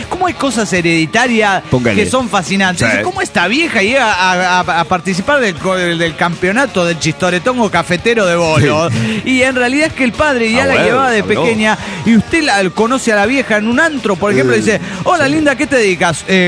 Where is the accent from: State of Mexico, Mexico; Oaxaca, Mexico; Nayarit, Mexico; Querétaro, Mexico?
Oaxaca, Mexico; Santo Domingo; Esto Santo Domingo queda en Ingenio, Oaxaca.